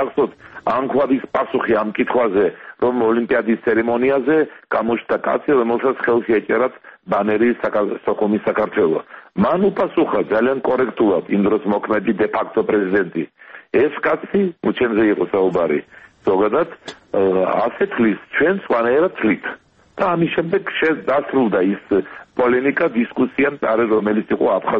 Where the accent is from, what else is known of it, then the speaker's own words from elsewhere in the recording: Sukhumi, Abkhazia, Georgia; ეს არის ჩემი შინაგანი განწყობა, რომ სოხუმი, ჩემი მშობლიური ქალაქი არის საქართველოს შემადგენელი ნაწილი.